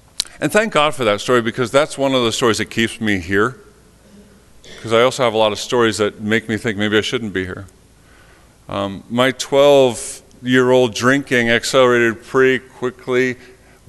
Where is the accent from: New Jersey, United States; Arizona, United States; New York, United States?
New Jersey, United States; so I grew up in North Jersey, so if I drop an F-bomb once in a while, I'm sorry for that too.